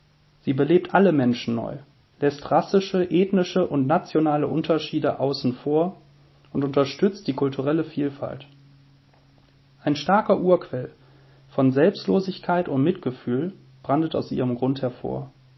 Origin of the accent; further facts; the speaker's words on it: Düsseldorf, North Rhine-Westphalia, Germany; ich komme aus Düsseldorf.